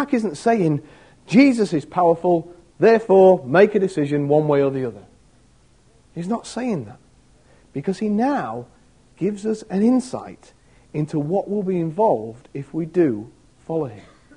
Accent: Grimsby, Yorkshire and the Humber, United Kingdom; accent: Grimsby; My language was another one. And I don't mean my Grimsby accent. Or the fact that I'd have to learn Greek maybe one day.

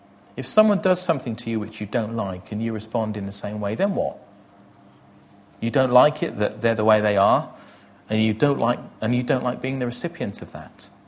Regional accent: South West England, United Kingdom; R.C. Chapman lived in the 1800s in Barnstaple, near my hometown.

